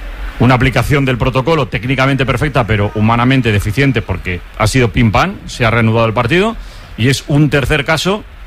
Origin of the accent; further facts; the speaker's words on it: Legazpi, Basque Country, Spain; enviar un abrazo muy grande a mi pueblo, a Legazpi